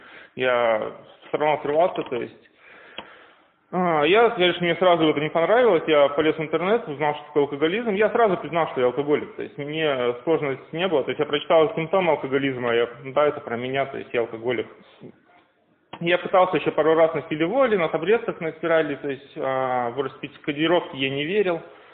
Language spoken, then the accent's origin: Russian; Kazakhstan; я родился в Казахстане в конце 90-х, начало 2000-х, моя юность проходила